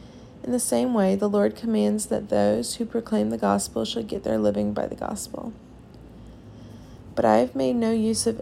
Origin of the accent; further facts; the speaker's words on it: Winston-Salem, North Carolina, United States; I'm a junior from Winston-Salem, North Carolina